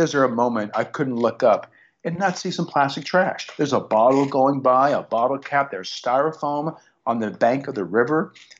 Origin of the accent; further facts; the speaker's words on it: New Orleans, Louisiana, United States; I didn't see New Orleans, my hometown, until 5 months later.